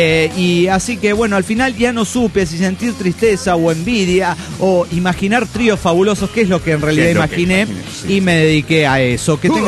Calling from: Empalme Escobedo, Guanajuato, Mexico; Aquí en Guanajuato.

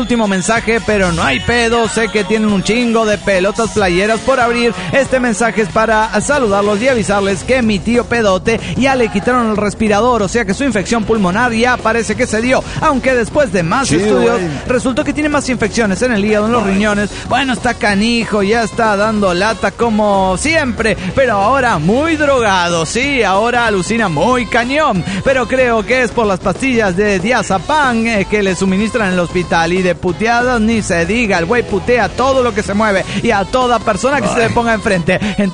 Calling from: Guadalajara, Jalisco, Mexico; de Guadalajara, Jalisco, México.

